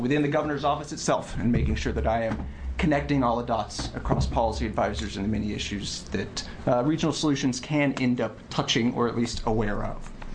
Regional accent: Oregon, United States; I moved back to Oregon recently for this position. I was raised here in Oregon, in Lane County, but was gone for the last 20 years or so working primarily on the federal level.

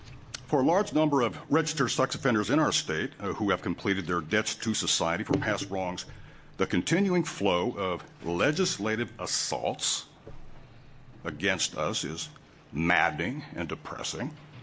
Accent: Oregon, United States; I've also been a political activist working around the country, but mostly here in Oregon. This is my home state

